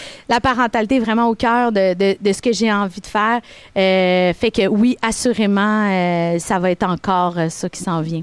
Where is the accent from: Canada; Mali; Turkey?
Canada; Montreal, Quebec; Toi qui viens toujours dans mon patelin à Montréal.